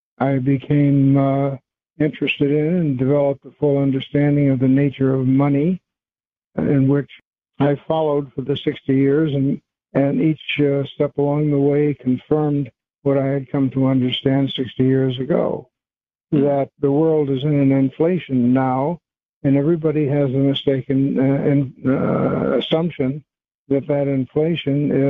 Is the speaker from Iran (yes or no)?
no; Cleveland, Ohio, United States; Well, I was born in Cleveland, Ohio on May 17th, 1934, right in the middle of the Depression.